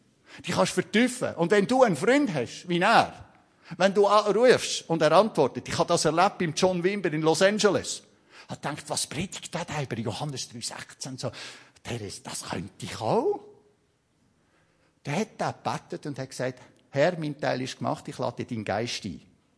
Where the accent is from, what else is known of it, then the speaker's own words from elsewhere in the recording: Switzerland; weil ich bin von der Schweiz gekommen, weißt du, von Käse und Honig.